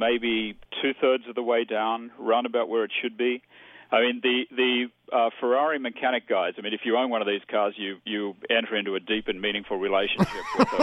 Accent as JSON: {"language": "English", "country": "Australia", "said": "Australian."}